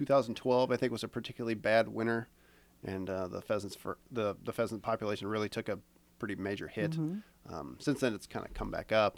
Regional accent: Wiota, Iowa, United States; Well, I'm originally from Wyota, the big old town of Wyota

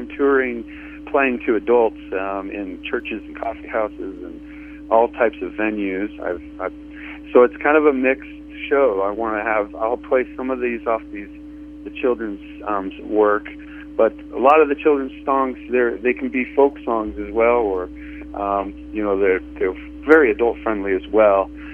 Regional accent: Guthrie Center, Iowa, United States; Yes, I grew up in Guthrie Center, Iowa.

